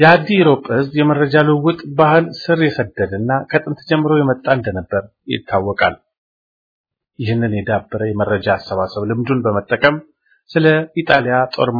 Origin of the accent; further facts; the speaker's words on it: Tigray, Ethiopia; born there; now in Addis Ababa, Ethiopia; ቤተሰቦችን ለመጠየቅ የትውልድ ቦታዬ ወደ ሆነው አዲሮፕ